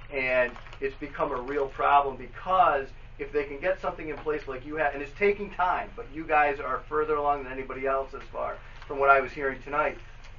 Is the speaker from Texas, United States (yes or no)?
no; Albany, New York, United States; I'm from Albany, New York.